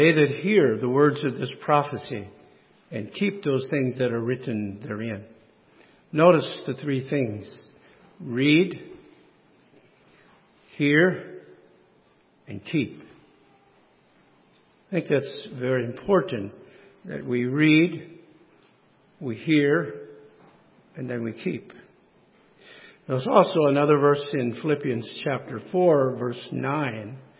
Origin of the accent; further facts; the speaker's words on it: Hartville, United States; My wife and I grew up in Hartville, a little town to me is home.